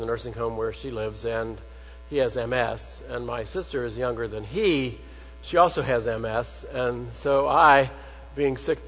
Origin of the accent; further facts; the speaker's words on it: Cincinnati, Ohio, United States; when I was growing up in Cincinnati, I grew up a little Catholic boy